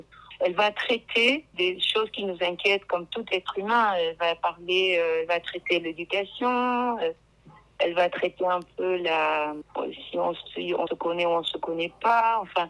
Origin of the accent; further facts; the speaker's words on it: Chile; moved away; Enfin, je suis née au Chili, donc j'ai vécu la dictature à une période de ma adolescence.